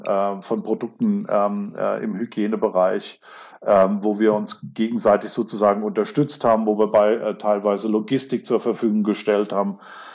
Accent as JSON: {"language": "German", "town": "Kaiserslautern", "region": "Rhineland-Palatinate", "country": "Germany", "tie": "born there", "said": "ich bin in der Stadt geboren, ja, und wenn du in der Stadt geboren bist"}